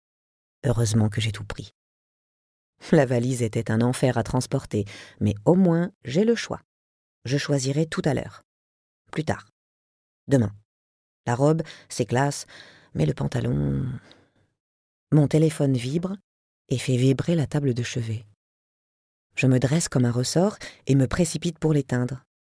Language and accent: French; Burkina Faso; French is a second language; now in France; Artiste française d'origine burkinabé, imposant peu à peu mon français bizarre et mon gros accent sur les scènes de France